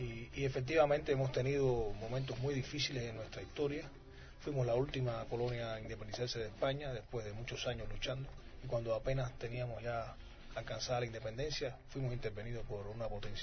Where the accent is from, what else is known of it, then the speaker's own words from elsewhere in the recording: Cuba; El afán de independencia de Cuba ha costado mucho a mi pueblo